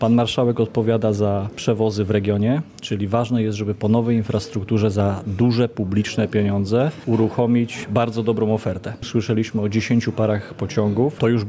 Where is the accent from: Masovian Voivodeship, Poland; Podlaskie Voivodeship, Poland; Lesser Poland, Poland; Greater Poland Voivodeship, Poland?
Greater Poland Voivodeship, Poland; jako dziecko w latach 80. podróżowałem tą trasą z moich rodzinnych stron z Wielkopolski